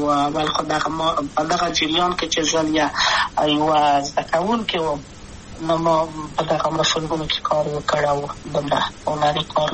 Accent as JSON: {"language": "Pashto", "region": "Kabul", "country": "Afghanistan", "tie": "born or raised there", "also_born_or_lived": "Wardak", "said": "زه خو اصلا د وردګو ولایت یم، د پلار مې د وردګو ولایت ته خلیګنسه کې دلې د کابل په تختپل سیمه کې یم او لویا شویم کابل کې"}